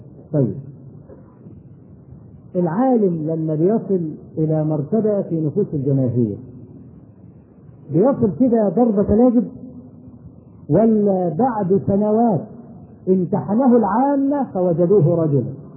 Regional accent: Egypt; ودرج عندنا في مصر هنا

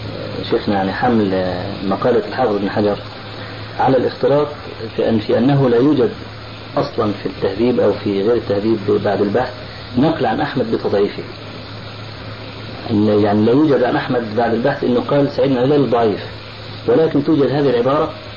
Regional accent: Egypt; فأخذها بعض الناس عندنا في مصر

